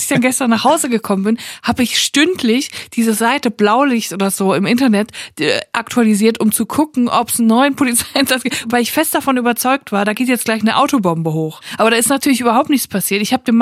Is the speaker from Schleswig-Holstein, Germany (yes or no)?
no; Siegen, North Rhine-Westphalia, Germany; In Siegen gibt's das, glaube ich, auch, wo ich herkomme.